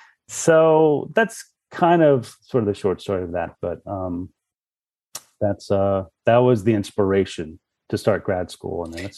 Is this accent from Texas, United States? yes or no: yes; Houston, Texas, United States; I'm first generation Houstonian. My parents are from Colombia and I grew up in Houston. And so, kind of born and raised here.